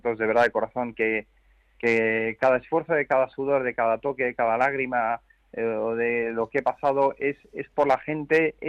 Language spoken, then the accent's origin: Spanish; Málaga, Andalusia, Spain; un concierto en Málaga, en mi ciudad natal